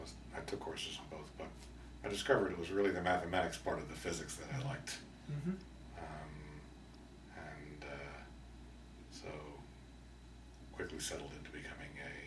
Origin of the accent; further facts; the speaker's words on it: New Jersey, United States; also born or lived in California; I was born in California and grew up in New Jersey, uh-huh. northeastern New Jersey.